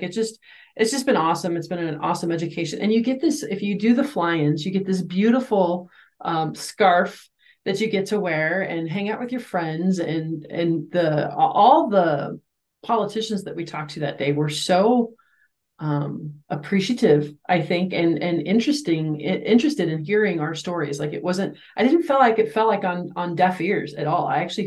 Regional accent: Nebraska, United States; born there; And I was born in Nebraska. I eat mostly a carnivore type diet.

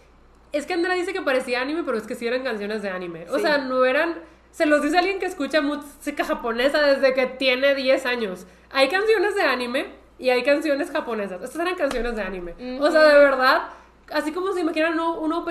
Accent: Mexico; había muchos mexicanos que vinimos a la boda de Kana.

